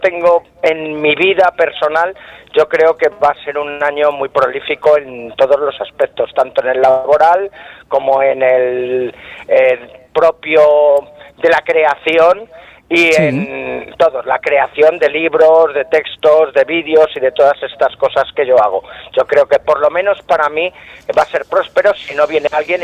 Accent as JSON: {"language": "Spanish", "country": "Spain", "said": "con lo cachondos que somos los españoles para esas cosas"}